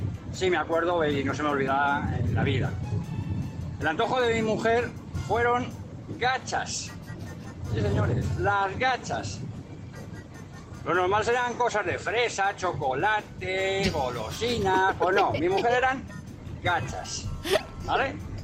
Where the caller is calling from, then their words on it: Madrid, Community of Madrid, Spain; de Madrid.